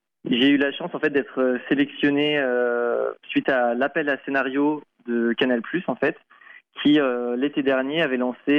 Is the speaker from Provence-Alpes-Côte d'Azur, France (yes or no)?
no; Île-de-France, France; also born or lived in Brittany; Alors, j'ai grandi entre le Sud 77 et la Bretagne.